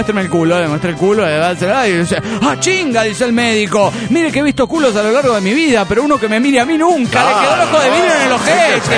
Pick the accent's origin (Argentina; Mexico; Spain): Mexico; Zapopan, Jalisco; de Zapopan, México.